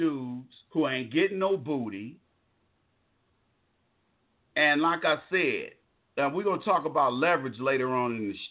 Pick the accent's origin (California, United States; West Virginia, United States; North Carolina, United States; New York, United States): California, United States; I come from Cali, man. I spent most of my life in Cali. So the way Cali brothers do things, we do things different.